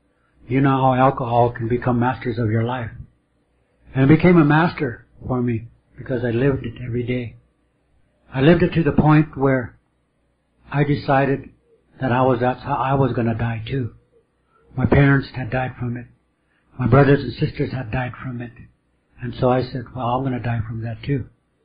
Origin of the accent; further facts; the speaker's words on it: Roseville, South Dakota, United States; now in Albuquerque, United States; I'm from Roseville, South Dakota. But I've been transplanted to Albuquerque because of a need to work.